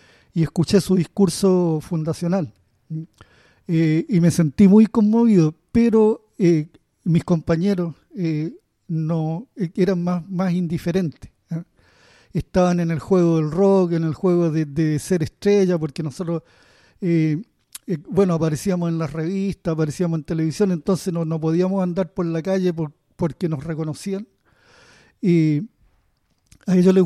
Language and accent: Spanish; Chile; como buen chileno, ando algo corto de fondos.